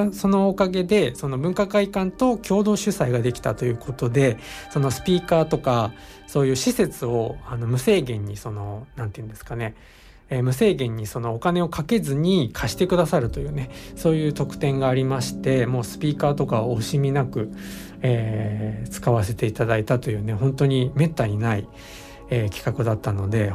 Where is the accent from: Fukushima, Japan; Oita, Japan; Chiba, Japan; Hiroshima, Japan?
Chiba, Japan; 僕地元が千葉市の稲毛区なんですけれども